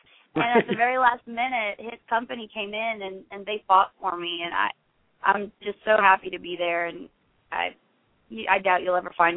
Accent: Thunder Bay, Ontario, Canada; also born or lived in Iowa / Florida / Georgia / California; now in Nashville, United States; Yeah, I was born and raised in Thunder Bay, but Tennessee is the seventh state that I've lived in. I was raised in Iowa, went from Iowa to Florida, Florida to Georgia, Georgia to California, California to Wisconsin, Wisconsin to Texas

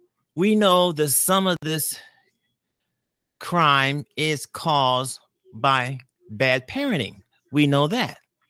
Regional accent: Chicago, Illinois, United States; I focus on Chicago because I'm from Chicago and I actually broadcast and live here.

